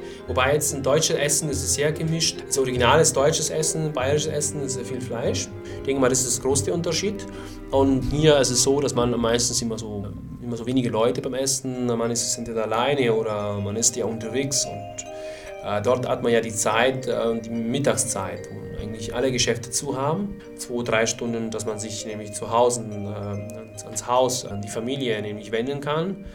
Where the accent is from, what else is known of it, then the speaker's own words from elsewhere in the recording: Sicily, Italy; German is a second language; now in Germany; Ich komme aus Italien, in Sizilien, in der Nähe von Palermo. Ein Dorf am Meer, also, und da bin ich ja schon seit 12 Jahren hier.